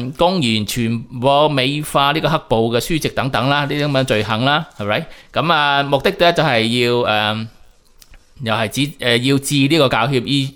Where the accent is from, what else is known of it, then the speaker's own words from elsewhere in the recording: Hong Kong; 这些文字我们香港人都不是很习惯